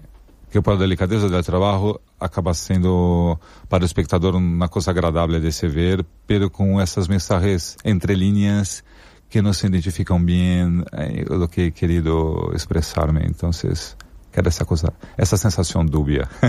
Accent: São Paulo, Brazil; moved away as an adult; also born or lived in Benidorm; Me retiré de Brasil, de São Paulo, que soy brasileño, ¿no?

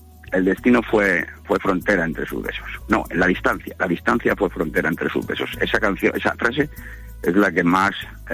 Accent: Aranjuez, Community of Madrid, Spain; now in Denia, Spain; yo soy de Aranjuez.

